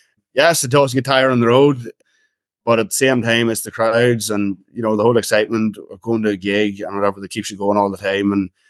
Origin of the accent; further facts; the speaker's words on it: Enniskillen, Northern Ireland, United Kingdom; We're all from Fermanagh, yeah. We're all around Enniskillen, around a 10-mile radius from Enniskillen.